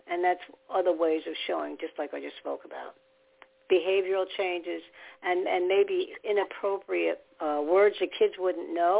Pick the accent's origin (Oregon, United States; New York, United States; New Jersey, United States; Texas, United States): New York, United States; New York City; born there; because that side of the family all were born and raised in New York. And he was under convention there, and I was born in New York too.